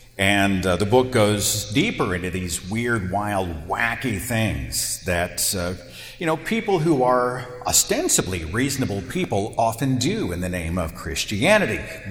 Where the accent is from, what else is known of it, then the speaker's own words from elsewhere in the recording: Tulsa, Oklahoma, United States; I was driving in my hometown. I live in Tulsa, Oklahoma